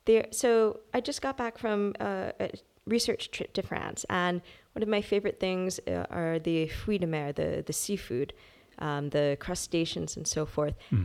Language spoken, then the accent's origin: English; New England, United States; I'm from New England, so I grew up on, you know, cracking your own lobster, playing with your food.